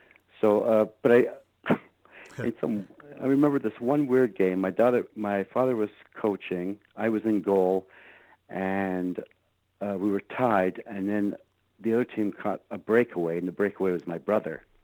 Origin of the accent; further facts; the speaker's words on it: Kilmarnock, Scotland, United Kingdom; born there; moved away; also born or lived in Montreal, Canada / Vancouver, Canada; I was born in Scotland, in a place called Kilmarnock. Then in 1964, my family immigrated to Canada, ending up in Montreal, and then after 10 years, ending up in Vancouver.